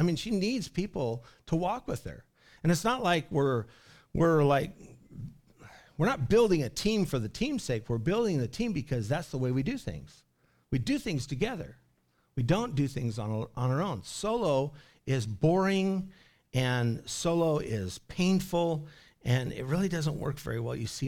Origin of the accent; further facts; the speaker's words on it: Clatskanie, Oregon, United States; because I grew up in Clatskanie.